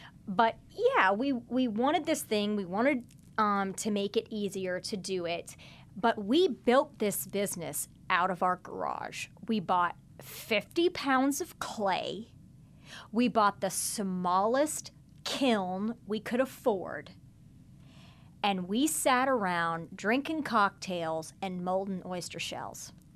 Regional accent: Midwest, United States; I'm not from New Orleans. I'm not from the South. I grew up in the Midwest.

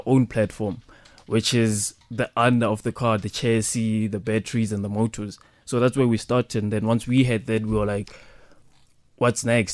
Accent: South Africa; And for me, being a South African, it was a bike.

